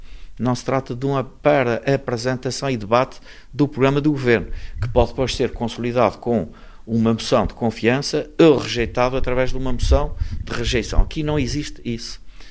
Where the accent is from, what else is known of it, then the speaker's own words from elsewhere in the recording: Azores, Portugal; sendo açoriano